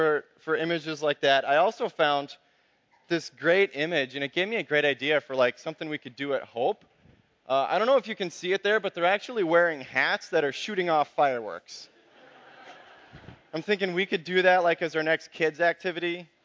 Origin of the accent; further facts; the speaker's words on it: Missouri, United States; And I grew up living in Missouri, and basically everything is legal there.